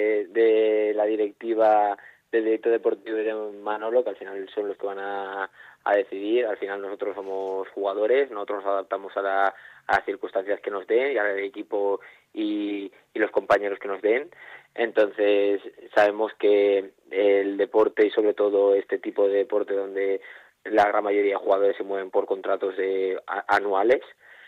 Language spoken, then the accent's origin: Spanish; Valencian Community, Spain; Entonces, la verdad es que eso como valenciano, la verdad es que es muy bonito